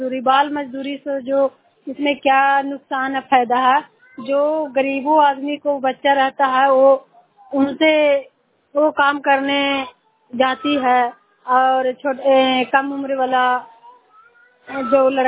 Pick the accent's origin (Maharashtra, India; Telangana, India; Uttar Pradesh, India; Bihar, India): Bihar, India; Chandi; चंडीडी के रहने वाली हूँ।